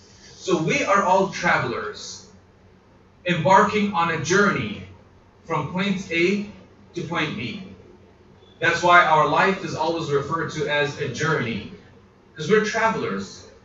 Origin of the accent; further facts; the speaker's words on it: Armenia; In Armenia, we're from Armenia